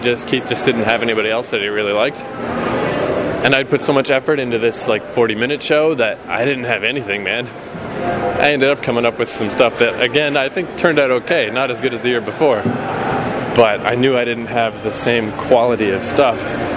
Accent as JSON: {"language": "English", "town": "Fredericton", "region": "New Brunswick", "country": "Canada", "tie": "born or raised there", "said": "there's no bus that goes straight through from my hometown of Fredericton all the way to New York."}